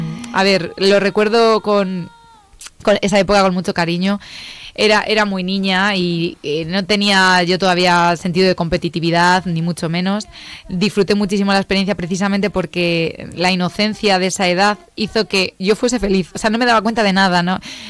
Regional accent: Cuenca, Castilla-La Mancha, Spain; a mí lo primero que me viene es la gente de mi tierra para poder luego interpretar. Entonces quería dar las gracias sobre todo a Cuenca

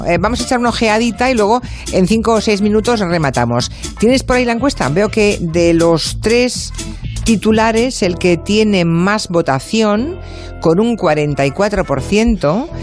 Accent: Galicia, Spain; que esto me hace pensar que los gallegos tenemos una muy buena reputación

